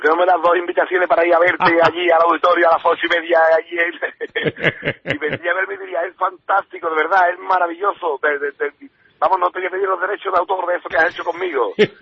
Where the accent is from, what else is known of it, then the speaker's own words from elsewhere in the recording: Bilbao, Basque Country, Spain; tú sabes, yo soy de Bilbao